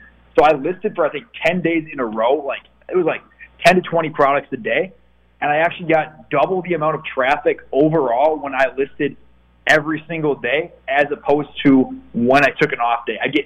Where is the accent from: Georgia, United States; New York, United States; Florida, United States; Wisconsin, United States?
Wisconsin, United States; Yeah, so I grew up in a tiny little town in Wisconsin, bro. Tiny town, really small town, Midwest mindset.